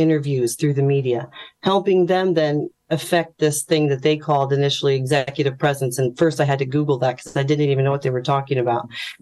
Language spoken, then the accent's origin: English; United States; now in Dublin, Ireland; I'll just quickly say from the accent that you're hearing, I'm an American.